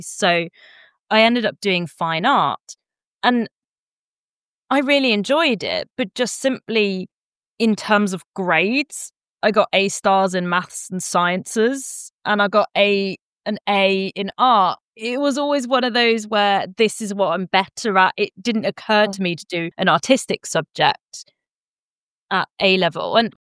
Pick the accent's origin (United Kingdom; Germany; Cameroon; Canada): Germany; I grew up in Germany